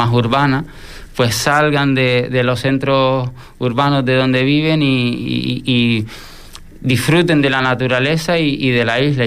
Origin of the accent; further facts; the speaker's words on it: Canary Islands, Spain; born there; now in Fuerteventura, Spain; yo nací en Gran Canaria, pero bueno, ya desde que llegué aquí a la isla